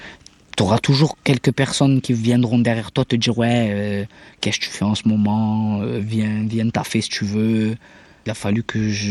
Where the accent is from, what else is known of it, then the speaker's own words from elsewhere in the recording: Marseille, Provence-Alpes-Côte d'Azur, France; Et je suis né à Marseille et j'ai grandi la plupart de mon enfance dans les quartiers nord de Marseille.